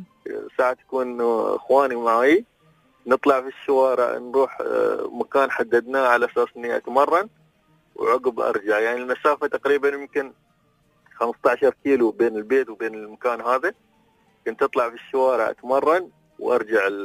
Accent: Fujairah, United Arab Emirates; أنا طبعا من الفجيرة

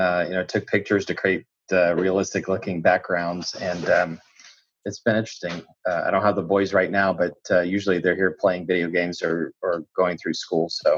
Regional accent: Sebring, Florida, United States; I grew up in Sebring, a couple hours from here, in the kind of greater Tampa Bay region.

